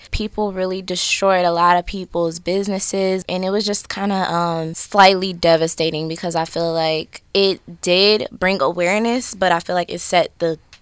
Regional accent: Southfield, Michigan, United States; I'm from Southfield, Michigan, and I recently just graduated from Renaissance High School.

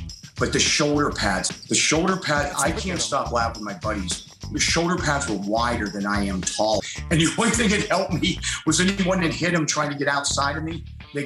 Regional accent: Butler, Pennsylvania, United States; I'm from Butler, Pennsylvania, so it was just such an honor.

